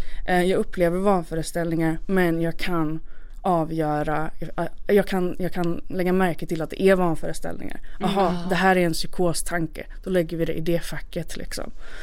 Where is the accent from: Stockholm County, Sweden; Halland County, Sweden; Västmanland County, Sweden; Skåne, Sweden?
Skåne, Sweden; Malmö; För efter jag fick åka hem då till min hemort, tillbaka till Malmö efter det här insjuknandet.